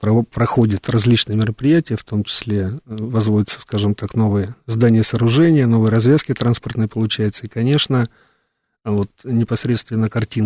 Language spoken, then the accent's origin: Russian; Moscow, Russia; Я в детстве просто сам москвич, вот в 70-е годы очень любил погулять по центру